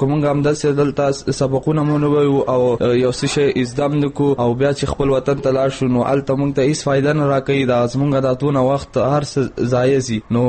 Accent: Afghanistan; now in Pakistan

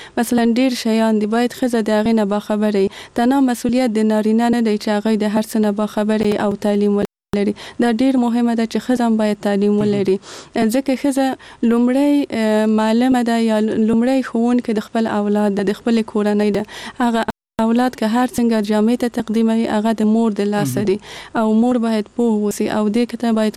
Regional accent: Kabul, Afghanistan; زه په کابل کې زیږیدلې یم او دلته مې ژوند کړی.

